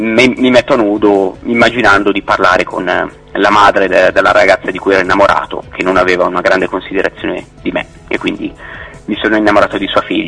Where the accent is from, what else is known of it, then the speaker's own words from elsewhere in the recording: Lombardy, Italy; now in Albano Laziale, Italy; sono originario della Brianza, quindi diciamo che ho due avamposti e vivo ad Albano Laziale, vicino a Roma, ecco.